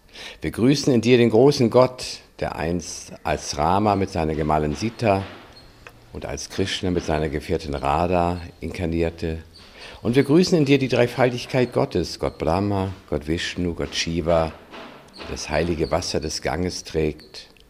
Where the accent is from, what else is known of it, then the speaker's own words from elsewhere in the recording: Hamburg, Germany; in Hamburg, wo ich aufgewachsen bin und wo ich dann später auch beruflich tätig war